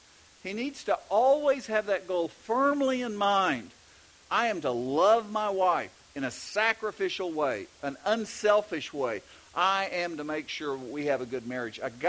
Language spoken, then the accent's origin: English; Texas, United States; accent: Texas; He was kind of interested, I think, in my Texas accent.